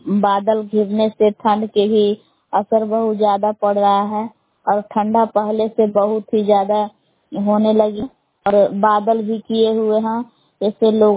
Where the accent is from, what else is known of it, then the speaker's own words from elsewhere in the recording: Belaon, Bihar, India; ग्राम बेलान जिला कैमूर बबुआ की निवासी हूँ।